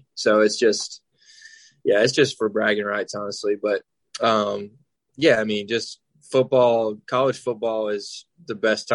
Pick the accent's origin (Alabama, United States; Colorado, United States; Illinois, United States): Alabama, United States; Andalusia; I mean, that's my hometown. Not a lot going on there, but, you know, I love it. I love the people there.